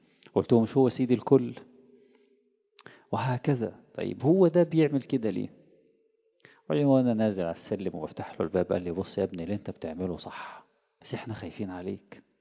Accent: Egypt; كان احد الكبار من ائمه الأئمة الرسميين عندنا في مصر

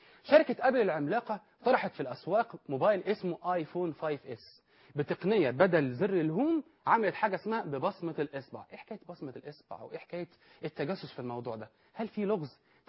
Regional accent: Egypt; accent: Egyptian colloquial Arabic; أنا بتكلم باللهجة المصرية العامية،

